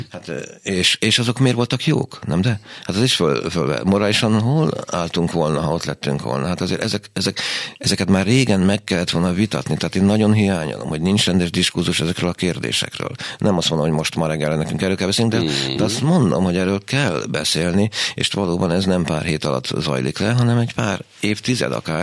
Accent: Hungary; nem azért, mert mi magyarok vagyunk, mert mi azok vagyunk

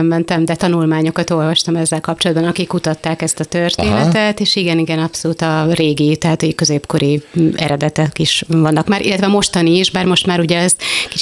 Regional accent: Budapest, Hungary; a 6. kerületben nőttem fel, ott az Állatkert környékén

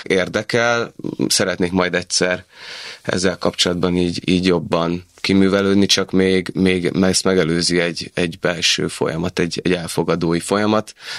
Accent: Greece; hát nehezen tudnám elrejteni, hogy görög vagyok.

